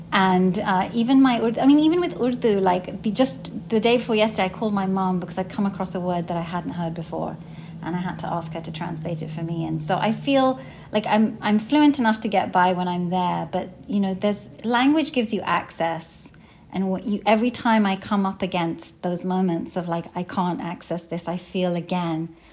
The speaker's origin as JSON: {"language": "English", "region": "London", "country": "United Kingdom", "tie": "born or raised there", "said": "Growing up in London in the 1980s was perhaps not the easiest place to be a brown kid."}